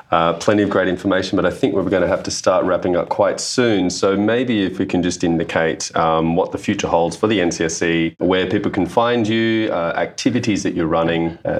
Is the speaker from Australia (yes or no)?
yes; Australia; now in Italy; I'm an Australian living in Italy.